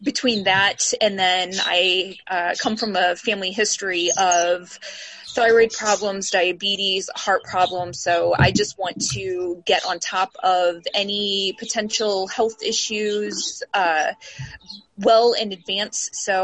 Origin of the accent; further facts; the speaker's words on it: St. Louis, Missouri, United States; Well, I'm 38. I'm from St. Louis, Missouri